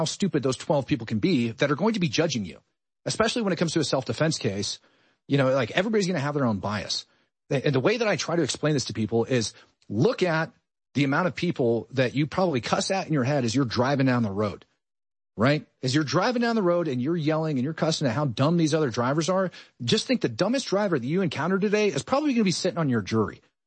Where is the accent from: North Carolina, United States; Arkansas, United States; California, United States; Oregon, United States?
Oregon, United States; Like, I was born and raised in Oregon, and over inside of Oregon, outside of the major metropolitan areas, you have a bunch of red, right?